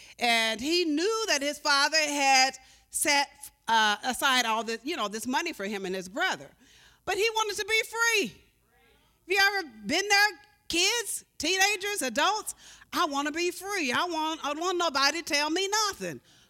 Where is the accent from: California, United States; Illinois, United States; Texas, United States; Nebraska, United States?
Illinois, United States; Carbondale; I remember growing up in Carbondale, 8 kids in my family, 8 children